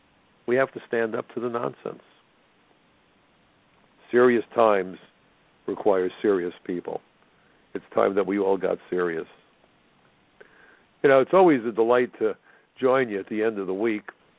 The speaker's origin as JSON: {"language": "English", "town": "Brooklyn", "region": "New York", "country": "United States", "said": "my wife calls my pink yarmulke because I'm a Jew from Brooklyn."}